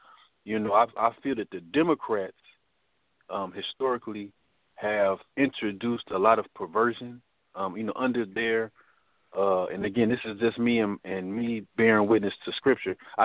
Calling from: Virginia, United States; No, this is … I'm calling from Virginia.

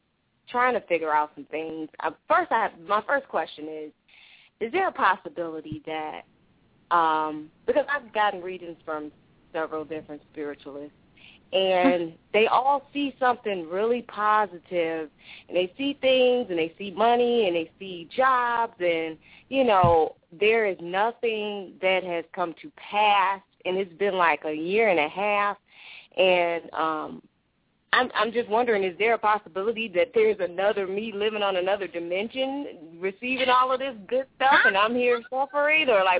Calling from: Michigan, United States; I'm calling from Michigan.

